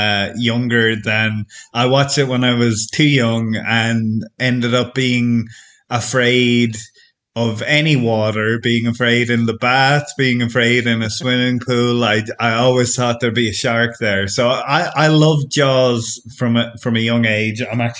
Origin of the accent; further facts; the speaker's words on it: Ireland; moved away as an adult; now in France; I'm from Ireland, but I'm living in France now, in rural France, working on a house.